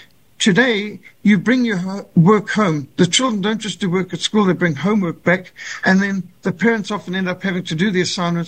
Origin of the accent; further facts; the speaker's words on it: Zimbabwe; I grew up in Rhodesia, what today is communist Zimbabwe. And Rhodesia was a paradise back in the 70s as I was growing up there.